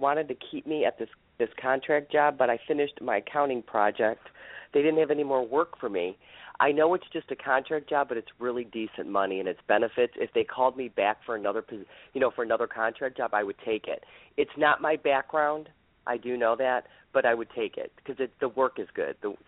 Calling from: Ohio, United States; I'm calling from the state of Ohio.

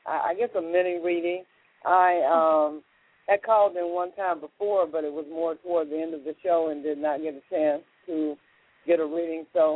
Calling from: Jacksonville, Florida, United States; Oh, I'm a little bit more, I guess, north. I am actually in Jacksonville, Florida.

